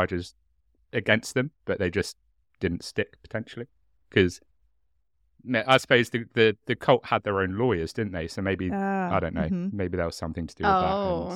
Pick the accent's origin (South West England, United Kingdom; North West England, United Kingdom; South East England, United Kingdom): South East England, United Kingdom; Hastings; I'm from Hastings. I'm not posh. My chubby accent comes out every so often